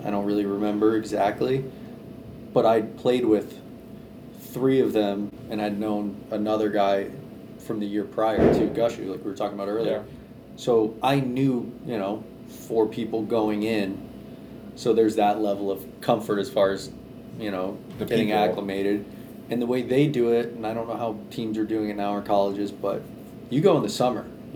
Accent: Boca Raton, Florida, United States; And I grew up in Boca, like a lot of people in that area.

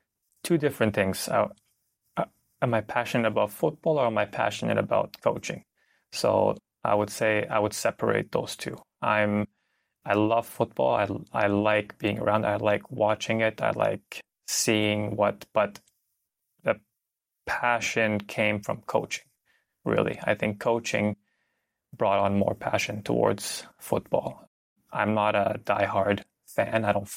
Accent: Vancouver, British Columbia, Canada; also born or lived in Germany; I'm from Vancouver, Canada, so I started coaching there a little bit.

